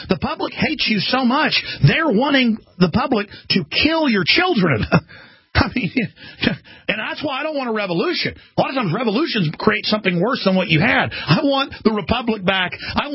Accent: Rockwall, Texas, United States; I was exposing police dealing drugs where I grew up in Rockwall, Texas

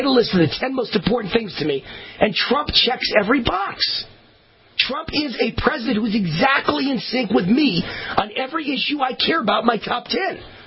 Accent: Nevada, United States; I know Nevada, my home state, is one of them.

